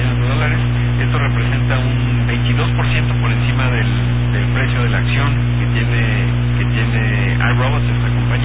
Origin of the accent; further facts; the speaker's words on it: Mexico; porque todos somos mexicanos